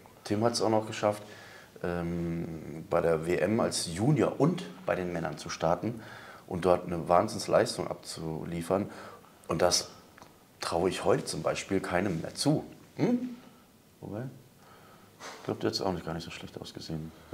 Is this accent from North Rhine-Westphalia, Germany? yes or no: no; Freiburg, Baden-Württemberg, Germany; accent: Baden dialect; Da habe ich noch im Dialekt gesprochen. Ich komme ja aus Freiburg und da haben wir im Badener Dialekt, da habe ich noch im Dialekt gesprochen.